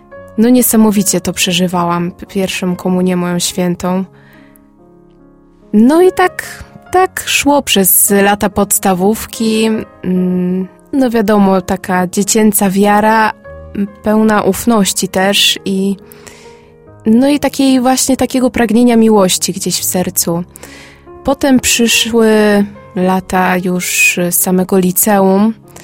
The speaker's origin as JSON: {"language": "Polish", "town": "Gdańsk", "region": "Pomeranian Voivodeship", "country": "Poland", "said": "No, a że pochodzę z Gdańska, to też bardzo blisko Sopotu"}